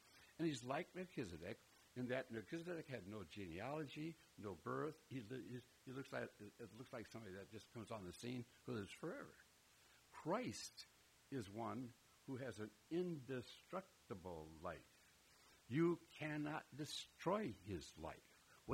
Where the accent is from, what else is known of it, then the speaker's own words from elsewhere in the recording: Minnesota, United States; Well, I grew up in Minnesota, where the men are men and pansies are flowers.